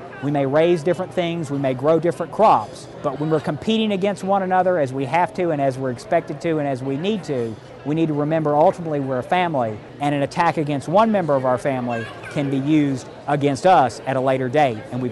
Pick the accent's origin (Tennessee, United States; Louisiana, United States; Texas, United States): Tennessee, United States; The bottom line is that growing up in Obion County, Tennessee, for a father who was a farmer his entire life